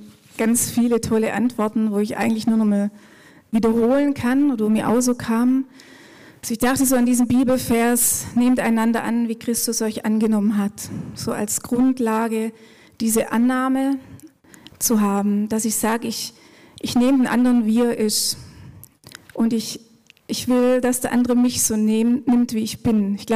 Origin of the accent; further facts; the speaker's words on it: Baden-Württemberg, Germany; Ich bin im Schwarzwald aufgewachsen, ziemlich pietistischen Elternhaus